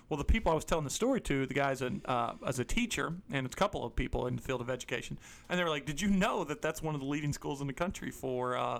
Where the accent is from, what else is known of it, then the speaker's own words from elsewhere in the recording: Missouri, United States; Yeah, I was from Southeast Missouri's origin, so you got to do better than that.